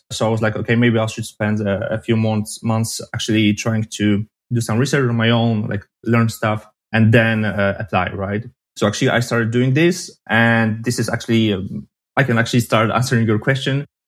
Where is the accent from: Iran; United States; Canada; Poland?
Poland; I'm from Poland, and it has a long border with Ukraine.